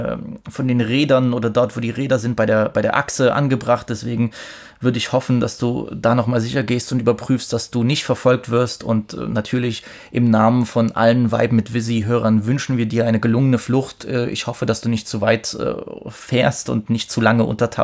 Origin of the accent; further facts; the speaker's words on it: East Germany, Germany; ich als Ossi sollte das ja wissen